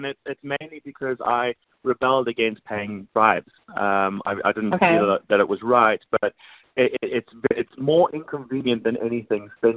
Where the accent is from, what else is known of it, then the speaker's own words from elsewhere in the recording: Zimbabwe; born there; I was born in Zimbabwe. Very far from home at the moment. that little landlocked country with absolutely nothing to do with yachting.